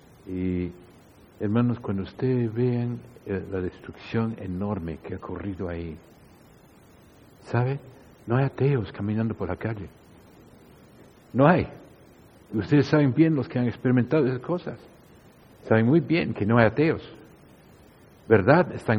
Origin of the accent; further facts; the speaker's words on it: Australia; Cuando yo era, antes de cristiano, en mi país, oriundo de Australia, y era joven, yo solía volver de mirar el cine